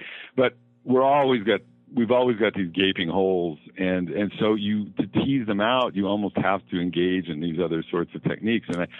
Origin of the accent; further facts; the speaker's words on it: United States; based on my own experience as an American citizen, as a Mormon growing up